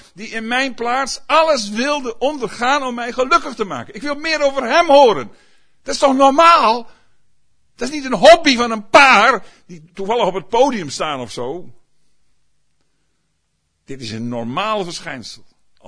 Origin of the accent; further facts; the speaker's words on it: Groningen, Netherlands; Ik ben in Groningen opgevoed en daar was het bar en boos.